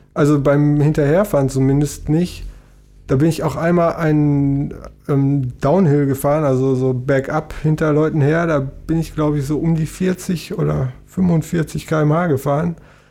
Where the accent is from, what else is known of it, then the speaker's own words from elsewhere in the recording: Hagen, North Rhine-Westphalia, Germany; Ursprünglich komme ich ja aus Hagen.